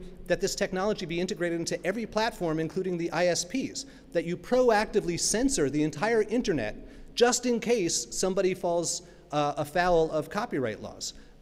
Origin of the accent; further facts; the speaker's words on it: Brooklyn, New York, United States; So I mentioned before, I'm a New Yorker. I come from Brooklyn, New York, right?